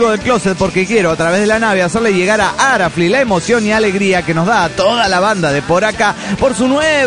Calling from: Guadalajara, Jalisco, Mexico; de Guadalajara, Jalisco, México!

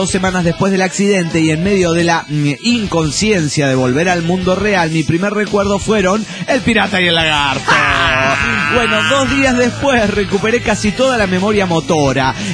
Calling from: Mexico City, Mexico; del DF mexicano.

